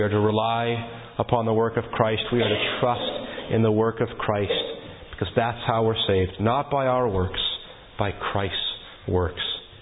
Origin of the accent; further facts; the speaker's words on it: West Virginia, United States; we got a professional hockey team, minor league, but a professional hockey league team in our hometown in Little West Virginia.